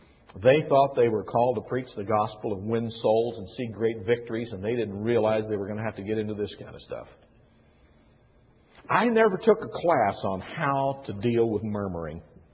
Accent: Kentucky, United States; but I went to the public schools where I grew up in Kentucky.

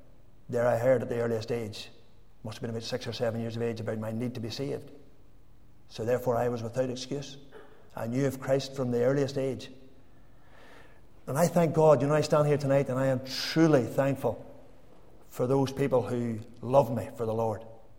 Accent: Northern Ireland, United Kingdom; when I think about the young lads that I grew up with in Makara, some of you will know, very small town, bigger now than it was whenever I was growing up in the 60s and 70s.

